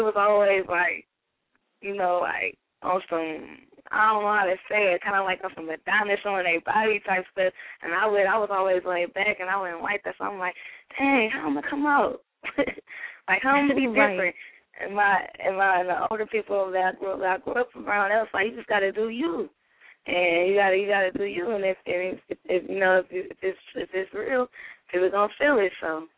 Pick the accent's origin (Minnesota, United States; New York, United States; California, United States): California, United States; Oakland; I'm from West Coast. I'm East Oakland. I used to live in West Oakland.